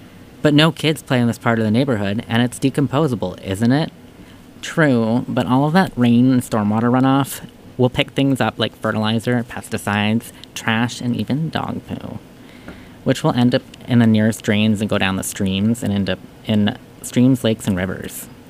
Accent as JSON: {"language": "English", "region": "California", "country": "United States", "tie": "born or raised there", "said": "Brought up familiar with these things as a Californian."}